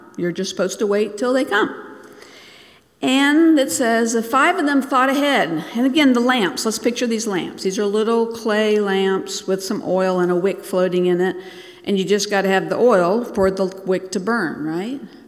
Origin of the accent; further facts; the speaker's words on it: Bangladesh; I think growing up in Bangladesh, as I did, gave me a little insight that I realize most Americans don't have.